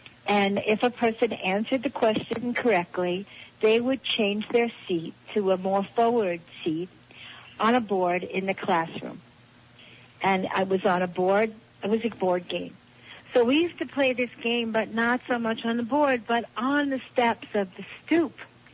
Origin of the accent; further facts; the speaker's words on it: Brooklyn, New York, United States; For me, growing up in Brooklyn, New York, in a house that had some steps in the front, we called it a stoop, was really the beginning of my soul's journey